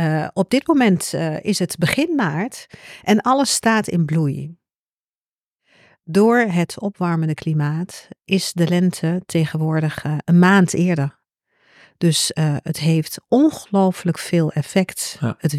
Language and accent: Dutch; Hengelo, Overijssel, Netherlands; also born or lived in Leiden / Nijmegen; Ik kom uit Hengelo, ik ging naar Leiden.